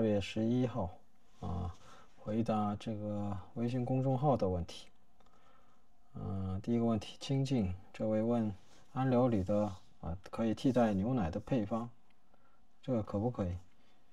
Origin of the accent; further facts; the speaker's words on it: China; 我们中国人是有坐月子的这个习俗